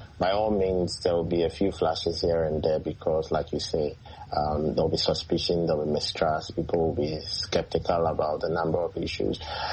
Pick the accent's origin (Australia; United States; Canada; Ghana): Ghana; Being Ghanaian is advanced citizenship. You have to want it, because what plays an integral part of who we are as Ghanaians is our culture, our norm, and its usage.